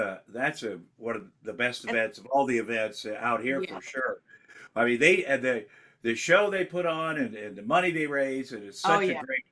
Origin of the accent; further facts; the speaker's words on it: Iowa, United States; You know, I grew up in Iowa around women that talked to each other.